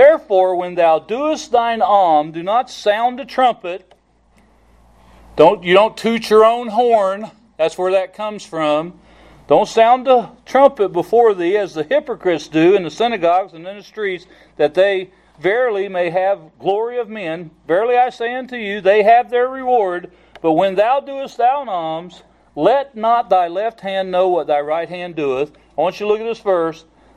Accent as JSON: {"language": "English", "region": "Kentucky", "country": "United States", "said": "And we're from Kentucky, and folks in Kentucky, we don't even close our lips when we say words, you know."}